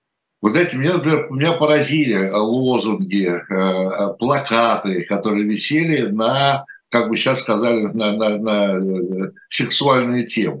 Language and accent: Russian; Moscow, Russia; мы с вами москвичи, значит, хорошо знаем Москву